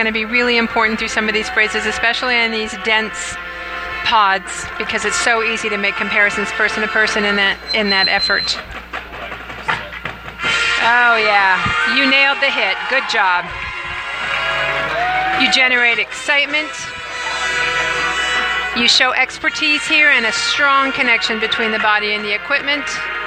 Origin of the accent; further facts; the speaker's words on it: San Diego, California, United States; I'm here today from San Diego, California to be with you in the caption of Color Guard.